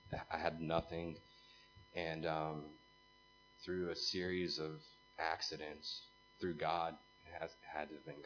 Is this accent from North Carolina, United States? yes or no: yes; North Carolina, United States; Growing up in America, North Carolina, I never really felt like I fit in anywhere or anything.